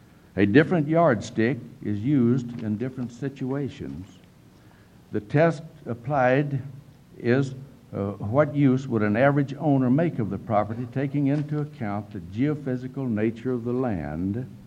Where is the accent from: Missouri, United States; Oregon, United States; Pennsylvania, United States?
Oregon, United States; Lyons; from Lyons, Oregon, and I'm representing the Oregon State Grange.